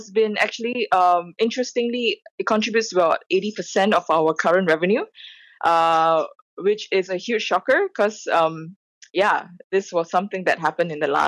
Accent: Singapore; I'm personally Singaporean, so I don't read Malay

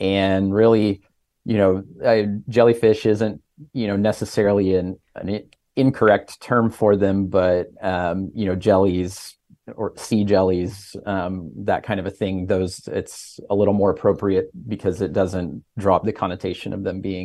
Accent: Midwest, United States; I grew up in the Midwest where there is no ocean.

